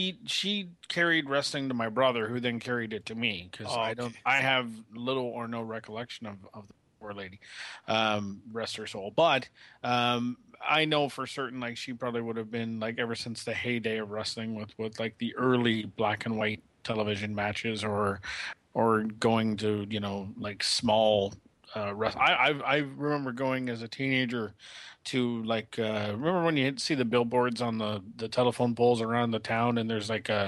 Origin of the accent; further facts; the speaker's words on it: Owen Sound, Ontario, Canada; growing up in Owen Sound, I didn't have the exposure to all of the larger events